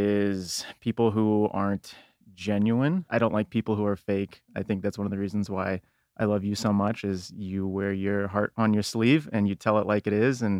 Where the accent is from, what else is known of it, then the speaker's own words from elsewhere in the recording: Scottsdale, Arizona, United States; moved away as an adult; I grew up in Scottsdale, Arizona. Lived out there for most of my life. Went to school at University of Arizona